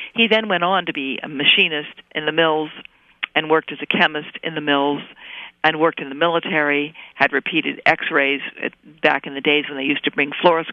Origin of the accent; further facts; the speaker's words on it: Donora, Pennsylvania, United States; I grew up in Donora, Pennsylvania. Most people today have never heard of it.